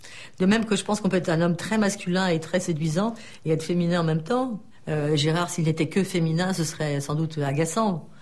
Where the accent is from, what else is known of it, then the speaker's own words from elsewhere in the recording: Paris, Île-de-France, France; Je suis plus une paysanne d'adoption parce que je suis parisienne et donc citadine.